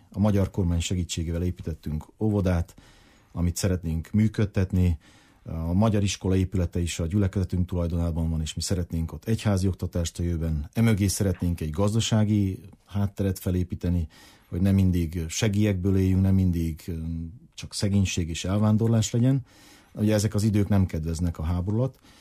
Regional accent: Budapest, Hungary; now in Ukraine; Én személy szerint Budapesten születtem, ott nőttem fel. Én nekem csak magyar állampolgárságom van.

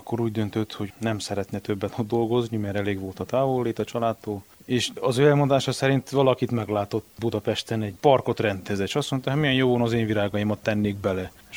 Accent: Kibéd, Mureș County, Romania; kibédi lakos, itt születtem, itt nőttem fel, és jelenleg is itt dolgozom.

